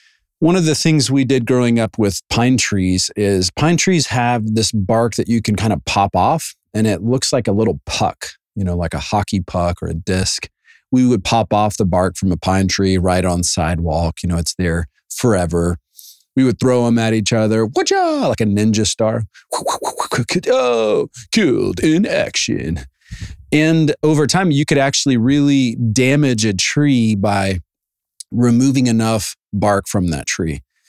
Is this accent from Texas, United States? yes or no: no; Savannah, Georgia, United States; It's like, okay, I'm from Savannah.